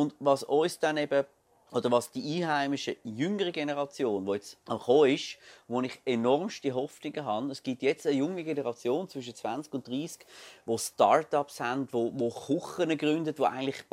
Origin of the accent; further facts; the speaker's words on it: Glarus, Switzerland; Ich bin ja ursprünglich Glarner